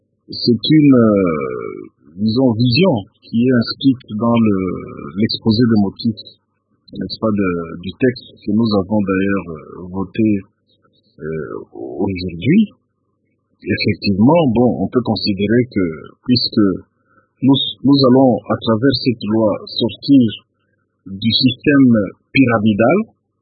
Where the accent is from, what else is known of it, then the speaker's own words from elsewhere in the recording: DR Congo; Je suis Congolais, mais je suis avocat en plus.